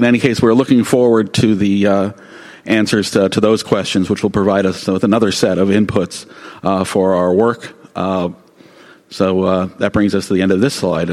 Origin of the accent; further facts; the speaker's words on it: New York, United States; because I'm a New Yorker, and as a New Yorker, I have to speak as quickly as possible.